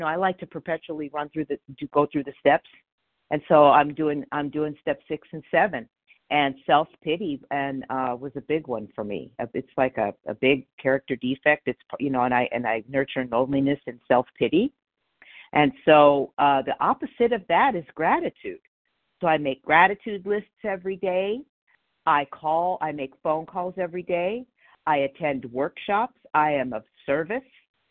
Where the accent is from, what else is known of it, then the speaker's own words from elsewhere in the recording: Palmdale, California, United States; I'm from Palmdale, California.